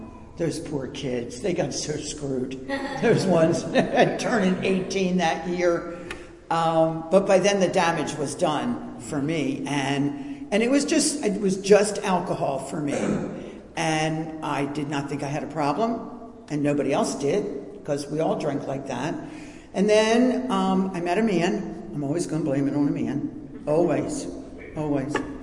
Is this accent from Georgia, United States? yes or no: no; Baltimore, Maryland, United States; And I grew up in Baltimore, Parkville area. Good family.